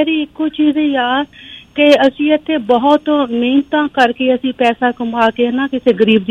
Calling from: United States; ਮੈਂ ਅਮਰੀਕਾ ਤੋਂ ਕਾਲ ਕਰ ਰਹੀ

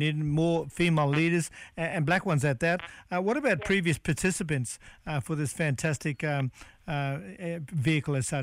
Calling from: Cairns, Queensland, Australia; I'm calling from Cairns, of course.

